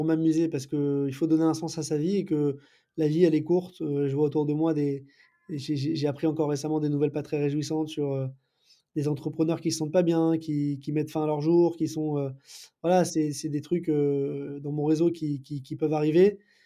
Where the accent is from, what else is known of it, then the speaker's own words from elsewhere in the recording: Paris, Île-de-France, France; je suis parisien, né à Paris, j'ai grandi à Paris.